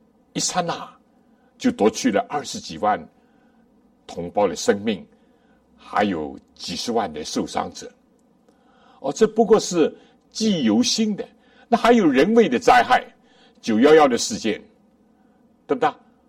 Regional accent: China; 但作为我们中国人最传统的

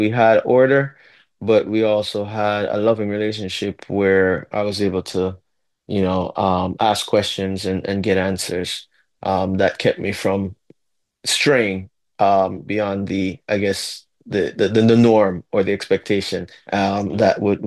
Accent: Mandeville, Manchester, Jamaica; also born or lived in Kingston; My faith journey started as a pastor's kid growing up in Jamaica. As you know, I'm born in Kingston, Jamaica, but was raised in Mandeville, Jamaica.

